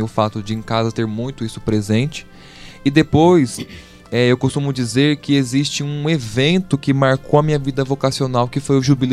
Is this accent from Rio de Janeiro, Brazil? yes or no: no; Dourados, Mato Grosso do Sul, Brazil; eu nasci em 1993, Dom Henrique, aqui na cidade de Dourados mesmo, Sou douradense. … Então esses são os meus pais. Porém, eu fui criado pelos meus avós